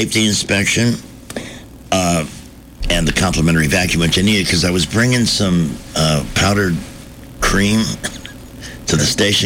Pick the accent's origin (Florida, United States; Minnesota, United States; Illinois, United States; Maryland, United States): Illinois, United States; Chicago; I did when I grew up in Chicago. I don't know if you know this, but I grew up there.